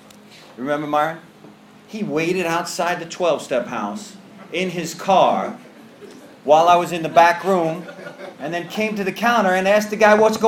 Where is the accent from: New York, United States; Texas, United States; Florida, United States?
New York, United States; I'm not from down here. I'm from New York. Went to treatment in Minnesota, came down here.